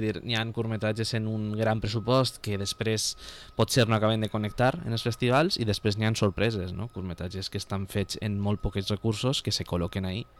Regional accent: Valencian Community, Spain; perquè al final som la província de Castelló, som poquets

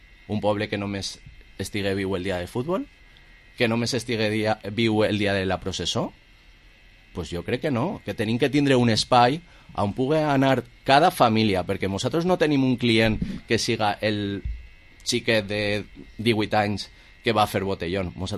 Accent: Vila-real, Valencian Community, Spain; Som gent de Villarreal que aposta per gent de Villarreal

